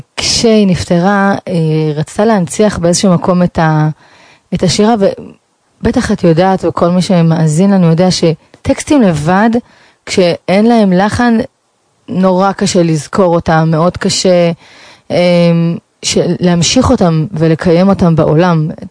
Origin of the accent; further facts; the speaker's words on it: Beit She'an, Northern District, Israel; born there; נכון, נולדתי בעיירה בית שאן.